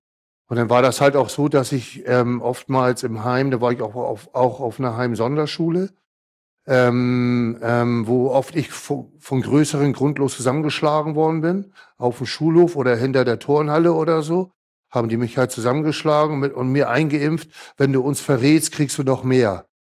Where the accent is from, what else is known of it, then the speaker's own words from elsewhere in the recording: Hamburg, Germany; born there; Bin ja 1966 geboren in Hamburg.